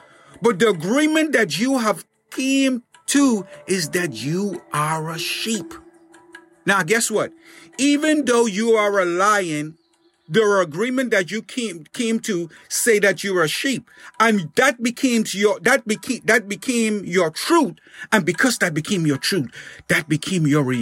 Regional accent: Bahamas; The agreement that I came to myself growing up in the Bahamas, the agreement that I came to myself, I said to myself

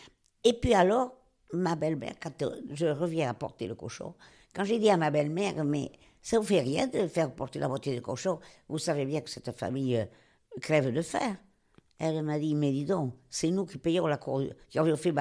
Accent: Paris, Île-de-France, France; now in Landes, France; Et quand on vient de Paris, on prend sa douche tous les soirs. Qu'on tombe ici, dans les Landes, pas d'eau, rien

